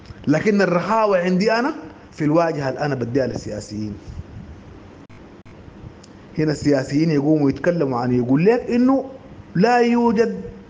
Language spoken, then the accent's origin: Arabic; Sudan; ان احنا كشعب سوداني